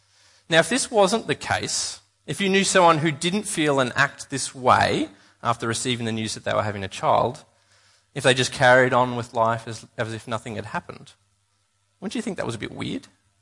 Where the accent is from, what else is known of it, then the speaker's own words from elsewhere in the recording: Sydney, New South Wales, Australia; I'm from Sydney myself, so it's really nothing at all for me to be here.